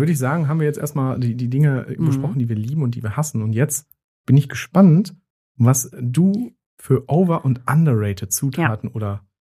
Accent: Italy; aber das muss ich auch sagen als Italiener.

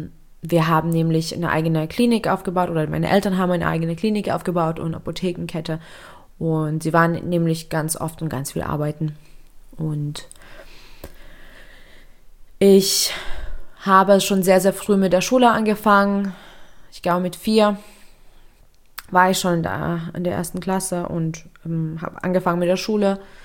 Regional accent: Lithuania; Ja, ich bin in Litauen geboren und aufgewachsen in einer recht strengen und konservativen Familie.

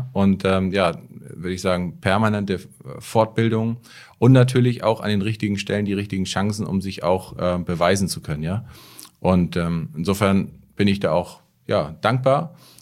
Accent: Schleswig-Holstein, Germany; Flensburg, auch in meiner alten Heimat da oben, Südtondern.

